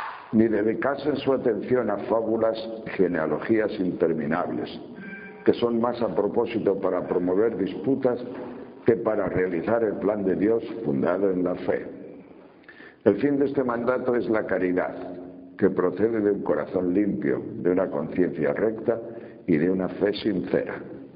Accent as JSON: {"language": "Spanish", "region": "Castile and León", "country": "Spain", "tie": "born or raised there", "said": "pero en mi pueblo, en estos pueblos pequeños, de la montaña de León por lo menos"}